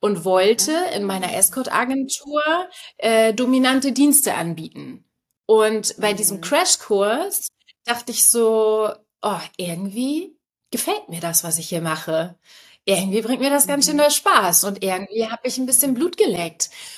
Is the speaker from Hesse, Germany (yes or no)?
no; Hamburg, Germany; ich bin aus Hamburg, die schönste Stadt der Welt